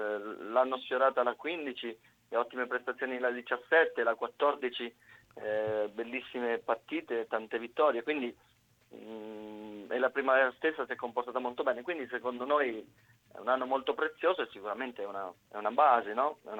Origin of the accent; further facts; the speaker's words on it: Macerata, Marche, Italy; Io l'ho vissuto un po' a Macerata, che è la mia città